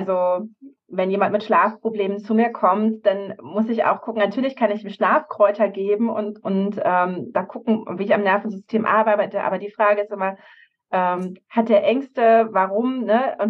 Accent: Brandenburg, Germany; bin ich im Havelland aufgewachsen, bei Berlin, ziemlich grün, im Niemandsland so ein bisschen, da ist so irgendwo im Nirgendwo. Und bin dann nach Berlin gegangen, nach dem Abitur

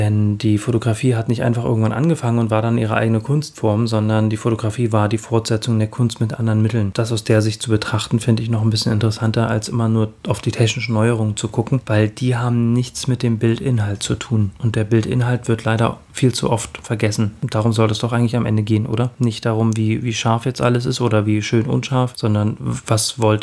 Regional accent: Brandenburg, Germany; wie ich mir das ehrlicherweise aus meiner Heimat schwierig vorstellen kann. Brandenburg ist ganz schön

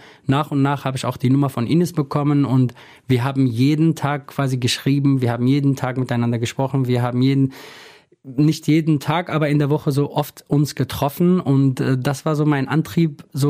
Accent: Afrin, Aleppo Governorate, Syria; now in Neuss, Germany; Genau, Afrin ist meine Heimatstadt, genau wie Neuss.

